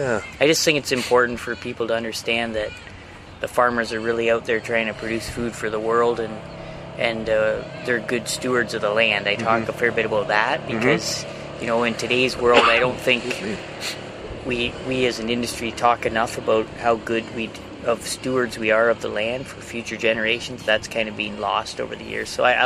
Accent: Haldimand, Ontario, Canada; I grew up farming down in Haldimand, so farming's always been in my blood.

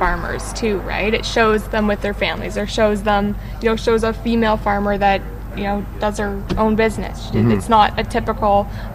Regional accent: North Bay, Ontario, Canada; I'm from North Bay, Ontario.

